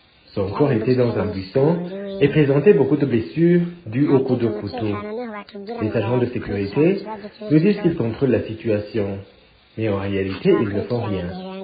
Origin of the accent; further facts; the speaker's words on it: Burundi; Il faut que nous sachions que nous sommes des Burundais qui doivent savoir qu'il y a la loi.